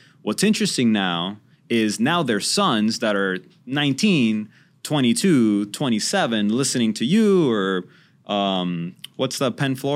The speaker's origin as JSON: {"language": "English", "country": "Honduras", "lives_now": "United States", "said": "My family's here and I'm from Honduras, so it was close by."}